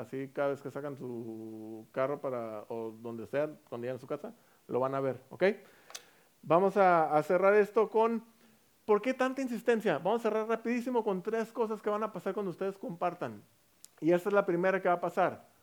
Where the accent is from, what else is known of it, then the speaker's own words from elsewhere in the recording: Mexico; como mexicanos, olvidarnos de dónde veníamos